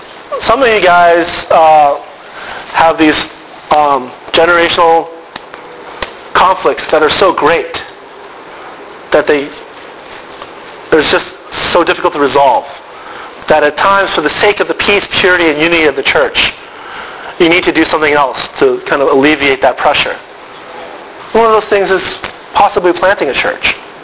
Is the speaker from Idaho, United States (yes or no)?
no; Los Angeles, California, United States; The one glaring example I have is the church I grew up in Los Angeles. I grew up in a Christian Missionary Alliance church.